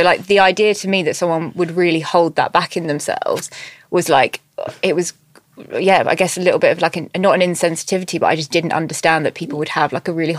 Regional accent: Brighton, South East England, United Kingdom; I grew up in Brighton, so, like, we were all gay. or bi.

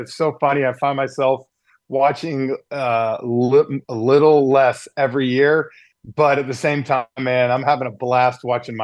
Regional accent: Atlanta, Georgia, United States; And you know, growing up in Atlanta, Ernie being a stable for TNT

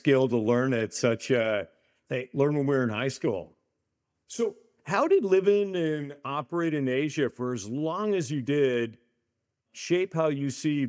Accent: Canada; I grew up in Canada

